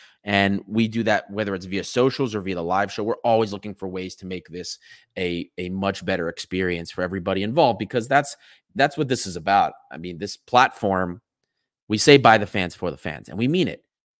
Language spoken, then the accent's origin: English; Kalymnos, South Aegean, Greece; because you know I'm from Kalymno?